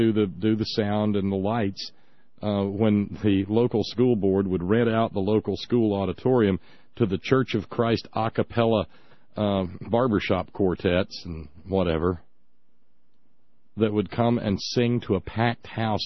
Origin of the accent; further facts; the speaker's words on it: United States; I grew up in a dry county, and it was 11 miles from my hometown to the Tennessee state line.